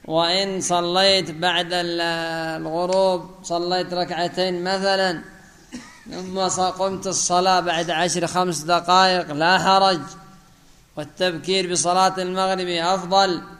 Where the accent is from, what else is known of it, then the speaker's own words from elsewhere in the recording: Yemen; خاصة المناطق الجنوبية عندنا في اليمن تجد الصلاة طيبة